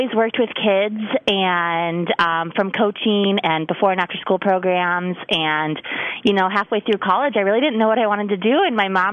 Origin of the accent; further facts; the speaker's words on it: Washington, United States; also born or lived in Galesburg; I grew up on the West Coast, outside of Seattle